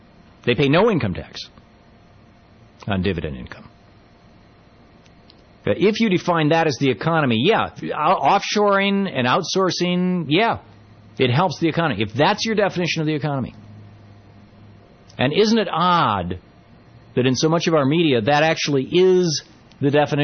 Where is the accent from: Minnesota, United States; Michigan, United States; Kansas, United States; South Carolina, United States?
Michigan, United States; Lansing; I grew up in Lansing, Michigan